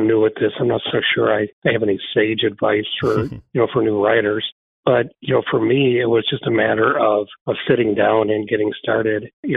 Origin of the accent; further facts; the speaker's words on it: Frankenmuth, Michigan, United States; here in my hometown of Frankenmuth